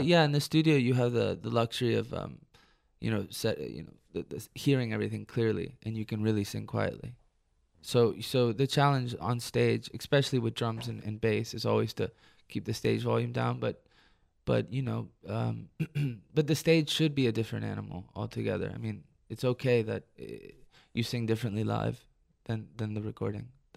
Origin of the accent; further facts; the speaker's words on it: Detroit, Michigan, United States; you mentioned my parents are from Argentina, but I was born in Detroit, and I think in English. I grew up here. But then again, I feel very Argentine as well.